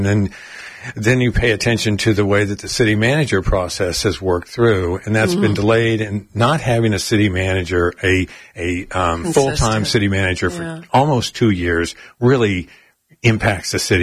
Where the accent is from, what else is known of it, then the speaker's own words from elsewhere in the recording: Dayton, Ohio, United States; I grew up in Dayton, Ohio, and was going to a little college in Northwest Georgia to play baseball